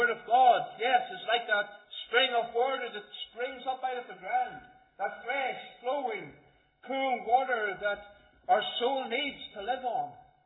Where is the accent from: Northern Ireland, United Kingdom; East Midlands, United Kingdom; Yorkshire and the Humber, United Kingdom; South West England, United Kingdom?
Northern Ireland, United Kingdom; Like myself, I was originally from Antrim.